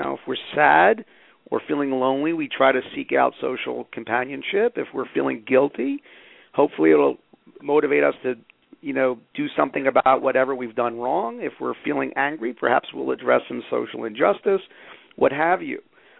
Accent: Philadelphia, Pennsylvania, United States; I grew up in around the Philadelphia area

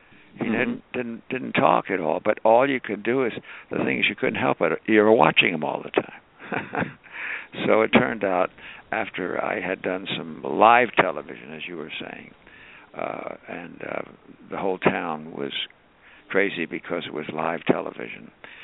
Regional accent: Los Angeles, California, United States; also born or lived in New Jersey / New York; I was born in New Jersey. Because my mother was living in New York, and she wanted to be with her sister because it was cooler. I came from New York, but we came out to California

